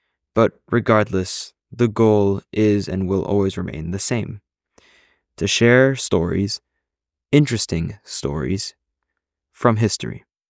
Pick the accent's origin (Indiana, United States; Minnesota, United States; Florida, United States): Florida, United States; I'm a high schooler. I'm from Florida, and I am a lover of stories.